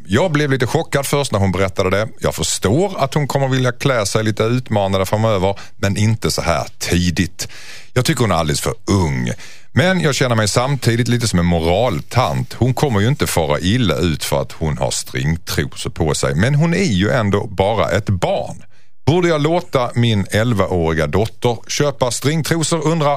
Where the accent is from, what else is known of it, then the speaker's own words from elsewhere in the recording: Skåne, Sweden; du mobbar mig för jag var skåning, jag måste ge igen.